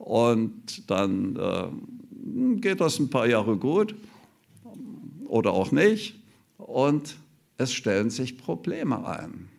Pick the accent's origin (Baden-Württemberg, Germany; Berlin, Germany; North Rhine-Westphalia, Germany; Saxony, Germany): Saxony, Germany; Ich bin in Sachsen aufgewachsen.